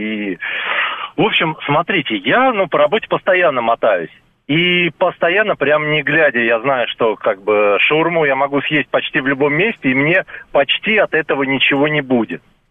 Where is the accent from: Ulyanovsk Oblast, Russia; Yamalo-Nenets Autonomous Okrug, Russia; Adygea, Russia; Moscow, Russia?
Moscow, Russia; из Митина.